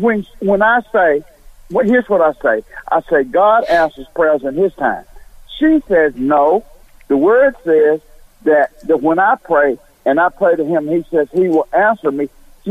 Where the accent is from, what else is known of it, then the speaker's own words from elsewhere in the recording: High Point, North Carolina, United States; from High Point.